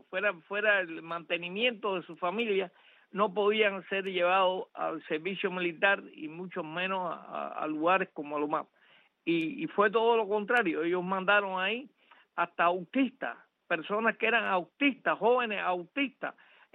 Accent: Jovellanos, Matanzas, Cuba; A mí me recogen en Jovellano, que era mi pueblo natal, donde vivía.

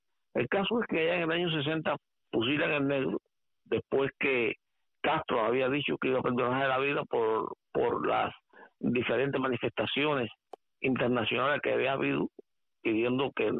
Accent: Santa Clara, Villa Clara, Cuba; born there; Nací en Santa Clara.

